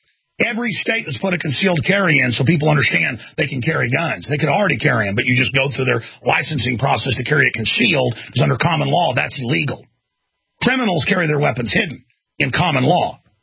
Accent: Dallas, Texas, United States; That happened to me twice growing up in Dallas.

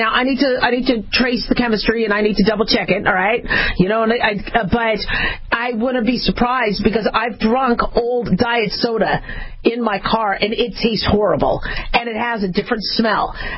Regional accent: Phoenix, Arizona, United States; also born or lived in Las Vegas; I grew up in Phoenix, Arizona, as well as Vegas, and I don't leave lipstick in the car.

